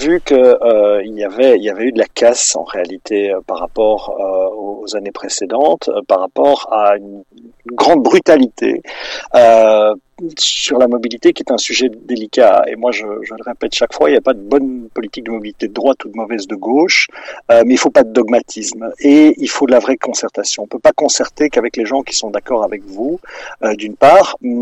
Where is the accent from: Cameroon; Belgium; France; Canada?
Belgium; Brussels, Brussels-Capital Region; mais j'ai toujours eu aussi un engagement en tant que Bruxellois, en tant que Belge